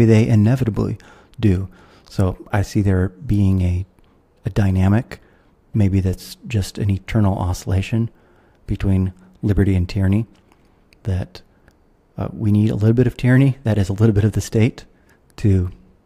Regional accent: United States; now in Singapore; I'm an American, you can tell from my accent. Even though I live in Singapore, I'm an American

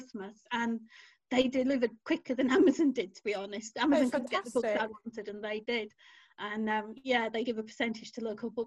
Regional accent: Yorkshire and the Humber, United Kingdom; I grew up in South Yorkshire, about two towns away from Conisbrough Castle

